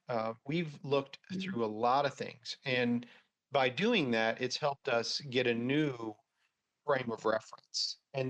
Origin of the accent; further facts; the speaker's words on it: United States; So it's hard as an American to do it.